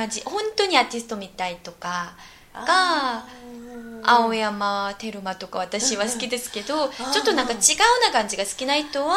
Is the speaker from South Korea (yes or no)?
yes; South Korea; Japanese is a second language; 私は、うんうん、韓国人ですから